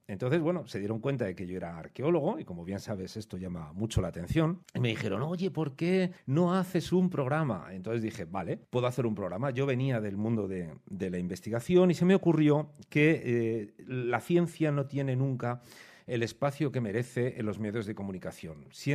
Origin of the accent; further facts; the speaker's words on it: Madrid, Community of Madrid, Spain; llegué a este pueblo y yo vengo de Madrid, de una gran ciudad